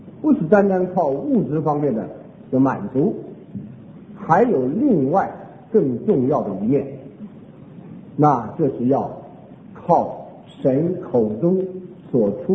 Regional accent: China; 我们中国人常常说民以食为天啊

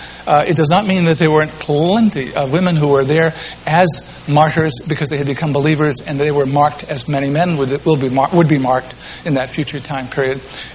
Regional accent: New England, United States; I come from New England, and it's said that we're a little buttoned up, or a little bit more reserved.

